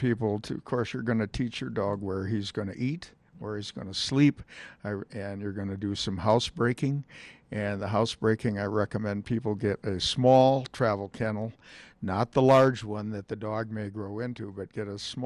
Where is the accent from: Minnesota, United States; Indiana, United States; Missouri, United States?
Minnesota, United States; now in Colorado, United States; I was born and raised in Minnesota. And so I moved out here in Colorado in 78